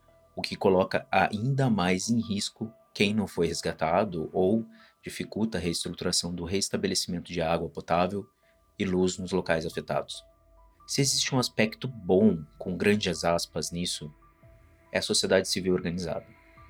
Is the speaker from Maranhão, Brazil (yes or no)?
no; Canoas, Rio Grande do Sul, Brazil; Se vocês não sabem, eu sou de Canoas, um município que teve mais de 60% do seu território alagado.